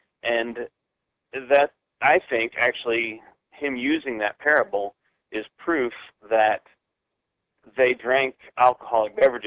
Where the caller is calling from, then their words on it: Dahlonega, Georgia, United States; I'm calling from Dahlonega, Georgia.